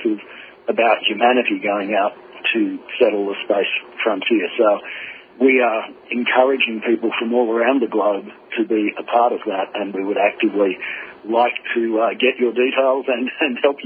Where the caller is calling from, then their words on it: Australia; The fact that I'm calling in from Australia does indicate that we're an international organization.